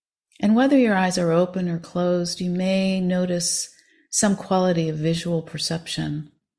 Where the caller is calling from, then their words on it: McKinleyville, California, United States; I am joining you from McKinleyville, California, which is the land of the Wiat, and it is about 300 miles north of San Francisco on the coast in the Redwoods.